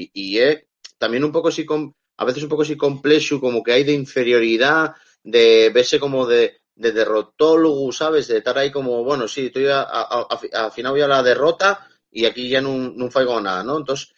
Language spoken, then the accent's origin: Spanish; Langreo, Asturias, Spain; yo soy, por ejemplo, de Llangreu, no puedo pretender falar asturiano igual que uno que lleve, pues eso, ¿no?